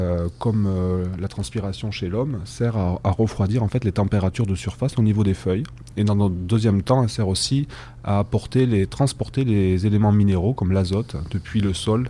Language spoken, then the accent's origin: French; Nouvelle-Aquitaine, France; je suis du Lot-et-Garonne, pas très bien, mais j'ai effectué mes études à Bordeaux